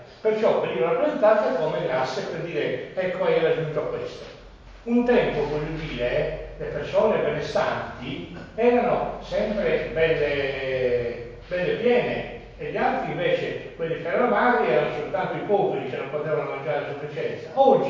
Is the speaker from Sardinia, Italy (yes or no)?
yes; Sassari, Sardinia, Italy; born there; posso raccontare che sono nato a Sassari ed è vero.